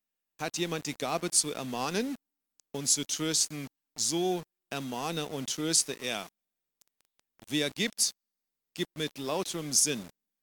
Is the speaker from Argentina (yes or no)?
no; South Africa; German is a second language; now in Dresden, Germany; Ich komme ursprünglich aus Südafrika, bin jetzt mittlerweile 20 Jahre in Dresden und leite dort die Jesus-Gemeinde.